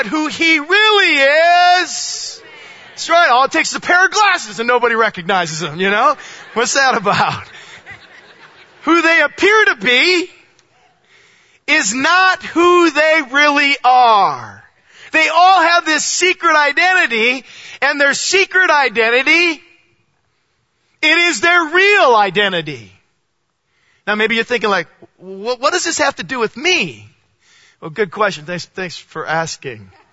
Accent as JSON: {"language": "English", "town": "Port Clinton", "region": "Ohio", "country": "United States", "tie": "born or raised there", "said": "I was born and raised for 20 years of my life in Ohio, okay? Okay? I'm actually from Port Clinton, Ohio."}